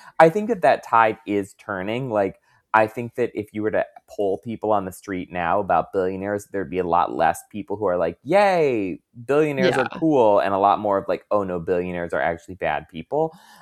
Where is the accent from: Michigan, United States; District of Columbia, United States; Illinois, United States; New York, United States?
Michigan, United States; it did for a while create, like, a really nice, robust middle class, especially growing up in Michigan.